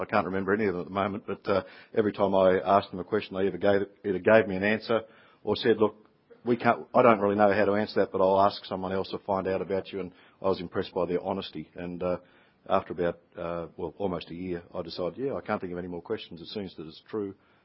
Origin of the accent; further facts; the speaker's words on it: Tasmania, Australia; moved away; also born or lived in New South Wales; I grew up in Tasmania, when we were in Tasmania, I had a Methodist Sunday school upbringing. Moved to New South Wales, to Barrel